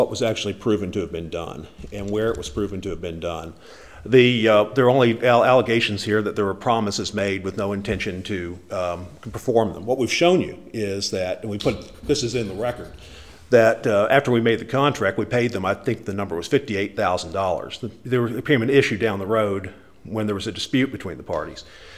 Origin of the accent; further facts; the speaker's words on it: Houston, Texas, United States; in my case, I'm from Houston, I was being sued in Beaumont even.